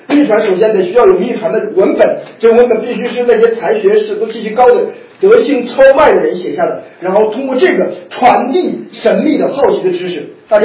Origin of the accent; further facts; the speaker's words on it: Henan, China; 这个在河南呢，在我们老家说有一个算命先生呢